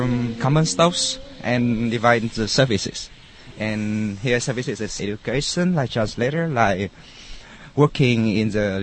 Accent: Vietnam; now in Czechia; from Vietnam and I'm studying here for 2 years.

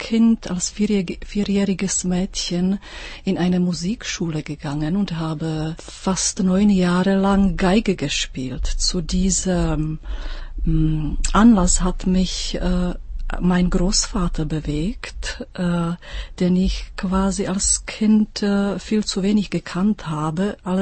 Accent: Czechia; dass ich als Tschechin eigentlich beide Hymnen singen sollte

